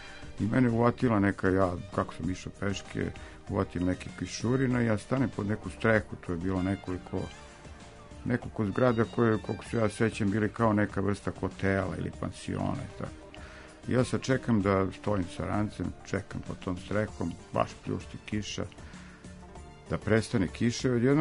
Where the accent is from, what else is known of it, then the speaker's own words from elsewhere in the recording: Belgrade, Serbia; ja sam iz Evrope, pošto znam da Amerikanci mnogi ne znaju za neke države, kažem, ne znam, ste čuli, ja sam iz Beograda, iz Jugoslavije